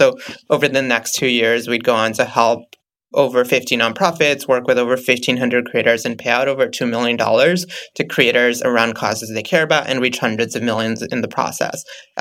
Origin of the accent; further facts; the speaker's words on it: India; moved away as an adult; now in United States; I grew up in India and moved to the US for college. I moved to DC and GW for college